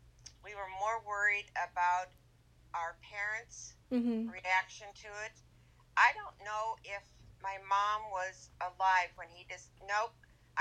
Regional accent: Illinois, United States; we grew up in Illinois, and all the houses in Illinois have basements.

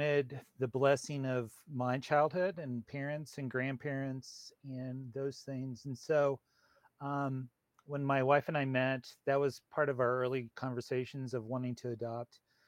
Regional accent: Greensburg, Kansas, United States; now in Hutchinson, United States; So I'm from the Mennonite background and pastoring at First Mennonite, well, minister of outreach at First Mennonite here in Hutchinson, a graduate of Bethel College. I would have grown up in Greensburg.

